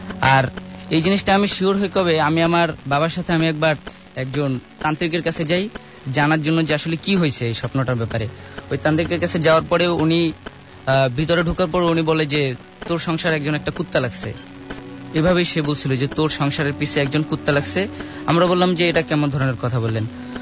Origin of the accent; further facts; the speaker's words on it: Dhaka, Dhaka Division, Bangladesh; আমি কল্যাণপুর থেকে এসেছি। … আমি ঢাকা সিটি কলেজে লেখাপড়া করি।